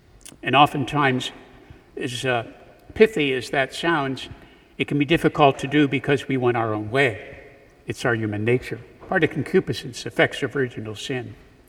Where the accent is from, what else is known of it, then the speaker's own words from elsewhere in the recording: Punxsutawney, Pennsylvania, United States; I'm from Punxsutawney, Pennsylvania, know what cold is, but you don't know what cold is until you've been in that part of the country.